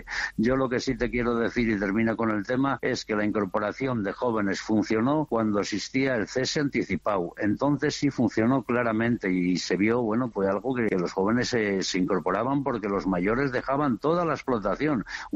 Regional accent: La Bóveda de Toro, Castile and León, Spain; Mira, yo te pondría como ejemplo en la bóveda de Toro, que es mi pueblo

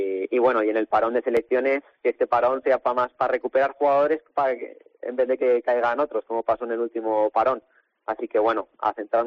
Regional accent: Vinaròs, Valencian Community, Spain; nosotros estamos en Villarreal, en mi caso yo soy de Vinaroz

